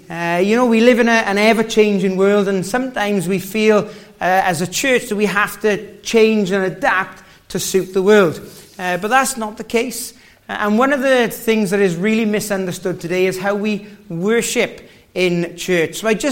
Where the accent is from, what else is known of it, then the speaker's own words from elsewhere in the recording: Wales, United Kingdom; As you can tell, the accent is not a local accent. I was born and bred in Wales, was born again in Wales